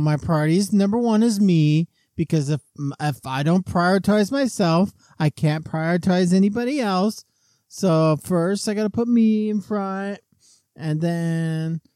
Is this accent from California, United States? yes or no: yes; California, United States; I'm from California.